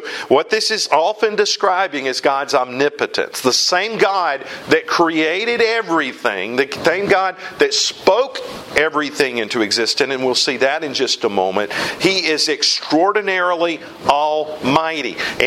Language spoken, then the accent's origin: English; South Carolina, United States; The first shots of the Civil War were fired in my home state over Fort Sumter.